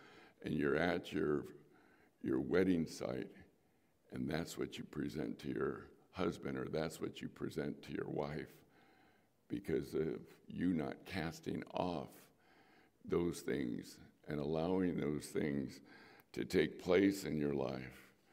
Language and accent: English; Chula Vista, California, United States; I remember playing, I grew up in Chula Vista, and there was a cul-de-sac that went off right in front of our house